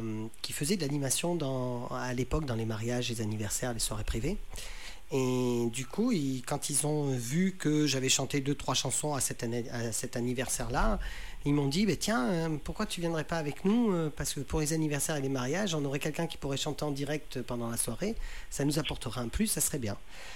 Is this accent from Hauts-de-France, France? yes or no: no; Confolens, Nouvelle-Aquitaine, France; born there; je suis né à Confolens, dans l'ancien hôpital qui a fermé maintenant, mais je suis né à Confolens.